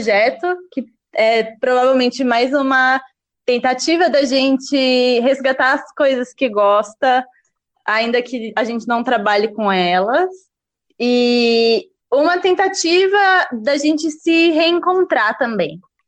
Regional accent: Jacareí, São Paulo, Brazil; eu sou jornalista e moro em São Paulo. Mas eu sou do interior da cidade de Jacareí, então não estranho o sotaque.

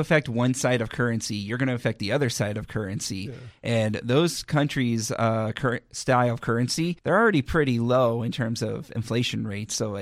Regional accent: Virginia, United States; I grew up in Virginia, so I've known plenty.

